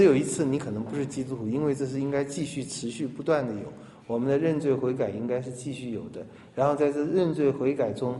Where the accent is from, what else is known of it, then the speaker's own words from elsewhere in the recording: China; 包括我们中国人，也都会有这样的话嘛：忠言逆耳，良药苦口